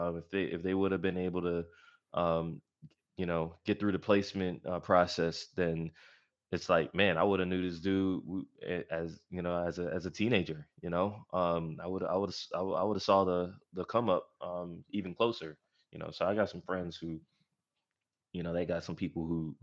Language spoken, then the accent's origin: English; Philadelphia, Pennsylvania, United States; I mean, I'm from Philadelphia too, so, what's crazy is, and this wasn't something that I put in the story